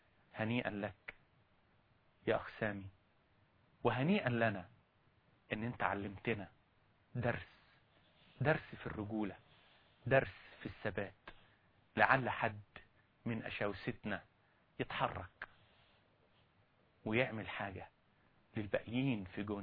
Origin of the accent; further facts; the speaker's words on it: Egypt; اكتشفت أن عندنا في مصر من الإعلاميين ومن الصحفيين ومن المثقفين